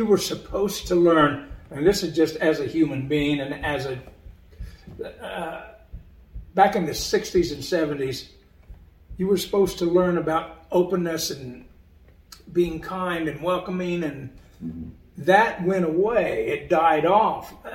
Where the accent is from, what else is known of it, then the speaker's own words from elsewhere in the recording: Indiana, United States; I'm some guy from Indiana that grew up in the cornfields.